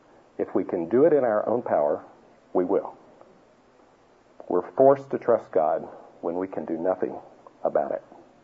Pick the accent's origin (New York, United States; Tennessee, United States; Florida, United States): Tennessee, United States; to say up front that I'm from Tennessee. This is so you won't spend half my talk wondering where is he from with that accent.